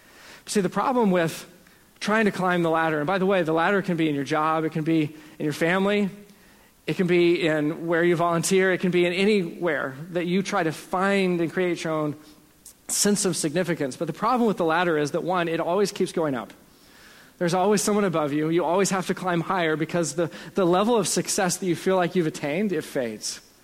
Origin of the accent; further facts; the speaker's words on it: Dallas, Texas, United States; Where Carrie and I are from, I'm from Dallas, but our families are from Arkansas.